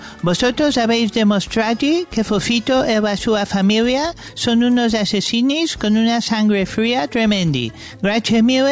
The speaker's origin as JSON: {"language": "Catalan", "region": "Catalonia", "country": "Spain", "said": "sóc català."}